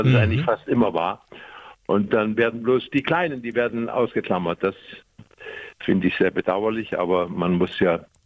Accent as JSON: {"language": "German", "region": "Thuringia", "country": "Germany", "said": "Ich bin aus Thüringen und Thüringen ist, wer die Landkarte kennt, weiß, dass das Mitteldeutschland ist."}